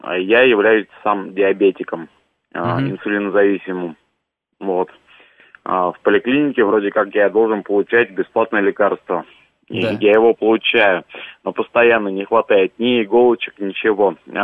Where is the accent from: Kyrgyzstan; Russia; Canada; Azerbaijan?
Russia; Moscow; Я из Москвы.